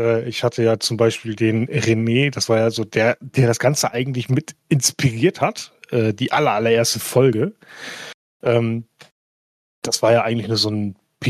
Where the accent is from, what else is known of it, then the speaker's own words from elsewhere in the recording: Northern Germany, Germany; Ich komme halt aus Norddeutschland